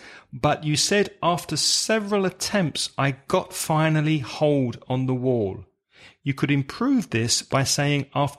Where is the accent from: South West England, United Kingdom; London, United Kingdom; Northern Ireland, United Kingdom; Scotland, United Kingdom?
London, United Kingdom; As a Londoner, I swallow my R's.